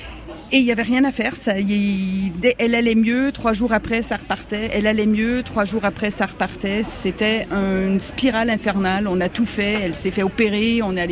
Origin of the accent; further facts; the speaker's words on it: Montreal, Quebec, Canada; surtout moi qui viens de la ville, j'ai grandi à Montréal